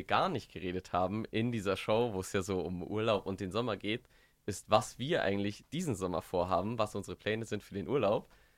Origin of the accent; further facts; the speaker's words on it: Regensburg, Bavaria, Germany; ich komme tatsächlich aus Regensburg, also hier auch groß geworden, also von wegen Heimatfahren ist jetzt, ne? Aber ich habe rumänische Wurzeln